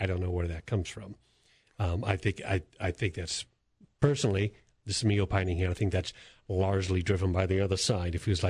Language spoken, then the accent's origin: English; New York, United States; I mean, you came here from New Jersey. I came here from New York.